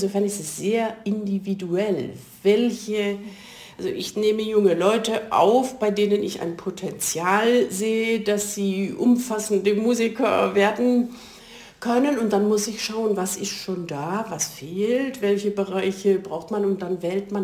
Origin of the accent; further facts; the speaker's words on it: Lahr, Baden-Württemberg, Germany; im badischen Lara in meiner Heimat mit 5 oder so